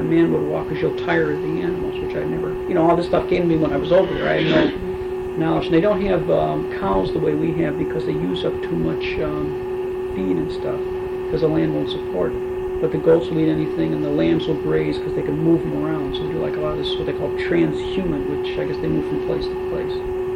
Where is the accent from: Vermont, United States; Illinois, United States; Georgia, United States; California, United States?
Illinois, United States; Chicago; I'm from Chicago